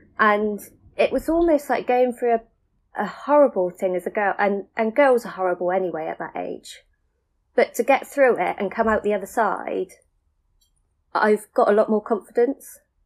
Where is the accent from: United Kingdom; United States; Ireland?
United Kingdom; Bridgwater, South West England; also born or lived in Bristol; I grew up in Bridgewater, and the only other place I have lived is Bristol, and that was only for a few years. I grew up on the south side of Bridgewater, and I went to the Somerset Bridge School